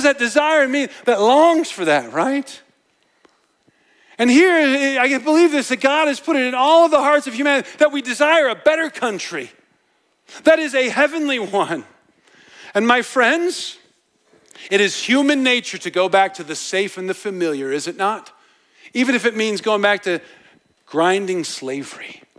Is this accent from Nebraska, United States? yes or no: yes; Nebraska, United States; I remember when I was a kid, I grew up in Nebraska, as I think all of you know.